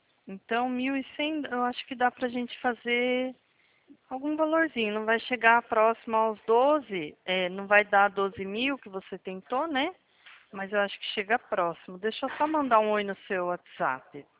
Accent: São Paulo, Brazil; sou da sua região, sou de São Paulo, tá?

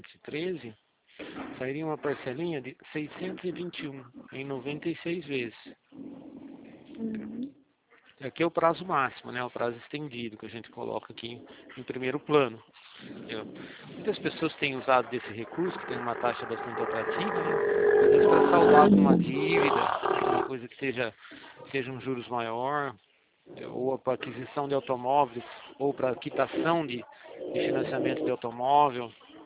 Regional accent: Araras, São Paulo, Brazil; Eu sou daqui de Araras mesmo.

